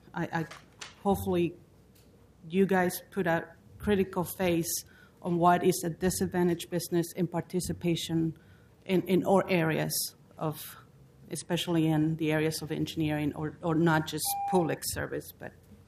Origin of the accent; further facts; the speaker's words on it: Mexico; I come from a country from Mexico that when there is no opportunities in construction